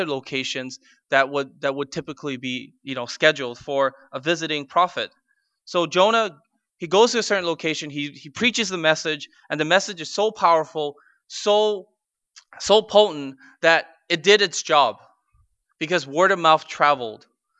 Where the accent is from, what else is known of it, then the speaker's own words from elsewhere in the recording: United States; You know, I'm an American. I very much love America.